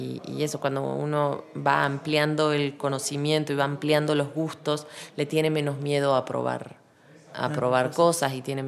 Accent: Córdoba, Argentina; Y soy de Córdoba, de Argentina, vengo de una familia que no es de músicos, pero siempre me han apoyado mucho.

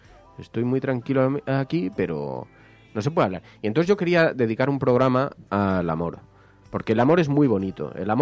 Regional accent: Spain; ya estamos acostumbrados, ya somos españoles, ¿eh?

